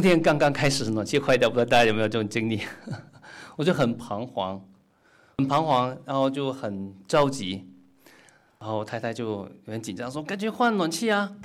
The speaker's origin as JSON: {"language": "Chinese", "region": "Guangdong", "country": "China", "first_language": "Cantonese", "lives_now": "Syracuse, United States", "said": "我从广东来，我是广东人，所以我讲粤语。"}